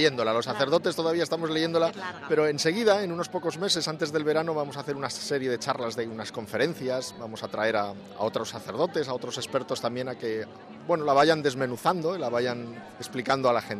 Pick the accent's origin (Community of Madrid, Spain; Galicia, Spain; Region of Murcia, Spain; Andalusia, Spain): Community of Madrid, Spain; Pozuelo de Alarcón; De España, de Pozuelo de Alarcón, en Madrid.